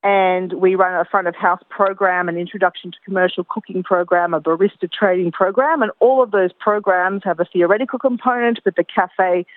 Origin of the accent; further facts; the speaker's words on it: Gold Coast, Queensland, Australia; also born or lived in Israel; now in Melbourne, Australia; I was actually born in Israel, but I've been living in Australia since I was about one. So I grew up on the Gold Coast in Queensland, and I've been in Melbourne now for about 10 years.